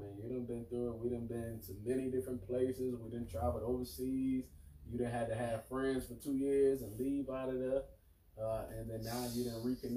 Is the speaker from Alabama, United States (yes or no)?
yes; Alabama, United States; But definitely she took me in because, I mean, I was from Alabama.